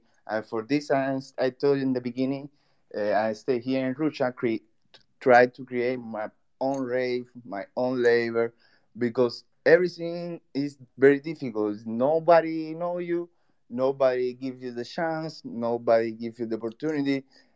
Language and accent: English; Cuba; now in Russia; I'm from Cuba, I play here, and the people never imagine I'm from Cuba